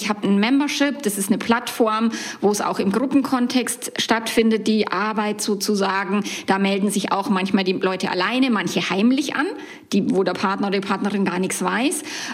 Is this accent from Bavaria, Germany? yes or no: yes; Bavaria, Germany; bei uns in Bayern sagt man Servus.